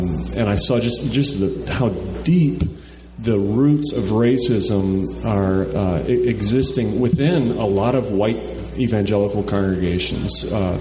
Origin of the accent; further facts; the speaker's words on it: Akron, Ohio, United States; also born or lived in Maryland; I was a youth pastor for 5 years over on the eastern shore of Maryland. I'm from Akron, Ohio, originally, but ended up over there.